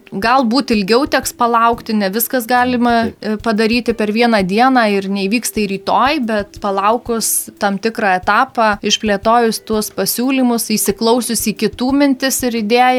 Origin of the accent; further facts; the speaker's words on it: Alytus, Alytus County, Lithuania; Alytus yra mano gimtasis miestas, tai yra miestas, kurį labiausiai myliu